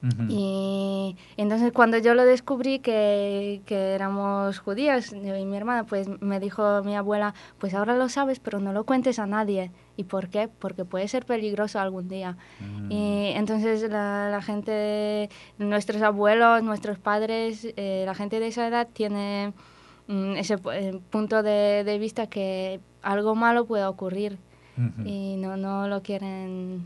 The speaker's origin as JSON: {"language": "Spanish", "town": "Kraków", "region": "Lesser Poland", "country": "Poland", "said": "Soy polaca, de Cracovia, por eso mi nombre, bueno, es polaco, sí."}